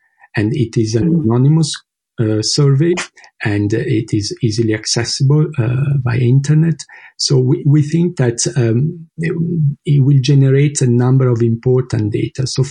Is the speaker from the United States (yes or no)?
no; Verona, Veneto, Italy; from the University of Padua, Italy, so quite close to my hometown, Verona.